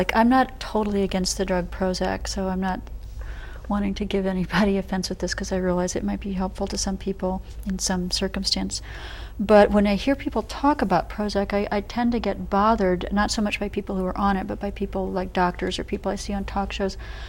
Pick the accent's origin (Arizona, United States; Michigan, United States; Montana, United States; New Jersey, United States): Michigan, United States; As you were talking, I thought of where I grew up in Michigan.